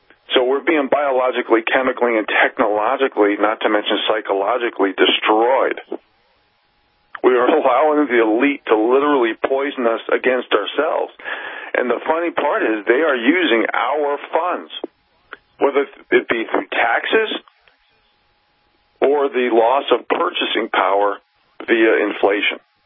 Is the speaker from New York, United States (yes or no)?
yes; New York, United States; also born or lived in Jamaica, Queens; you know, I came from the East Coast. I'm from the suburbs of New York City. I was born in Jamaica, Queens.